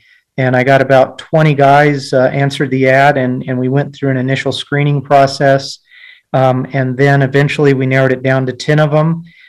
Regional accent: New Mexico, United States; Well, I grew up in the Mesilla Valley. I went to Gadsden High School, graduated in 1979, and then on to New Mexico State University

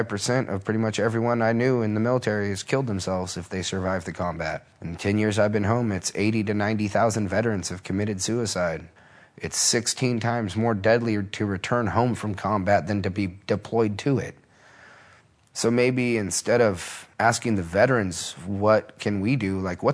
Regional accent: Riverside County, California, United States; where I grew up in Riverside County, I was the first one to make it home other than in a body bag.

